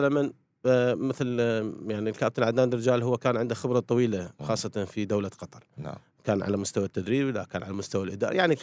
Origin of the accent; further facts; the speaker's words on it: Iraq; الملاعب الان اصبحت مفخره بالنسبه لنا احنا كعراقيين